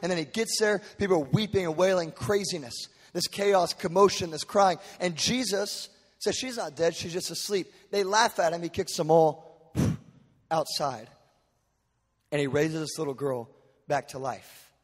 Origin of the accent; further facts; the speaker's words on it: Texas, United States; Now, I'm from Texas. I don't pronounce everything correct.